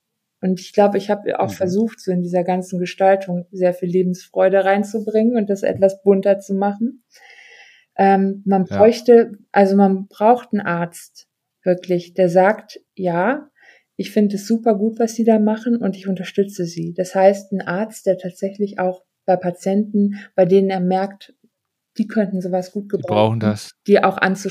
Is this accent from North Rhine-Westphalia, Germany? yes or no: yes; Düsseldorf, North Rhine-Westphalia, Germany; ich komme aus Düsseldorf, eine Region in NRW, die hier Rhein-Ruhr sehr dicht besiedelt ist.